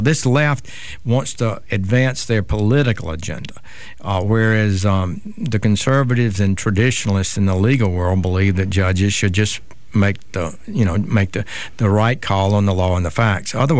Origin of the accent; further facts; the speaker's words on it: Camden, Alabama, United States; I'm from Camden, Alabama, and he's from Camden, Arkansas.